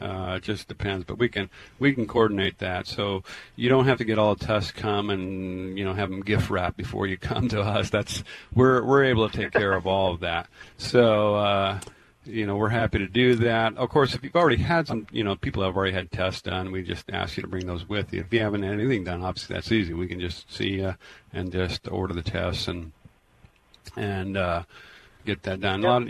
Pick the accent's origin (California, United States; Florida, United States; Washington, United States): Washington, United States; Tacoma; You know, I grew up in Tacoma. That's why I always want to just, you know, I still have friends there and family